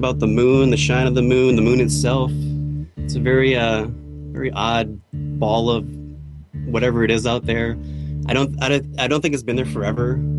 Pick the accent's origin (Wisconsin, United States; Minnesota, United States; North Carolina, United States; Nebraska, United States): Wisconsin, United States; Sparta; I grew up in Wisconsin.